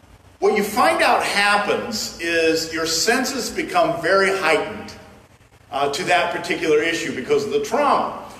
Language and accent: English; Fort Wayne, Indiana, United States; Now, I grew up on Leesburg Road outside of Fort Wayne, Indiana, and which is real close to US 30.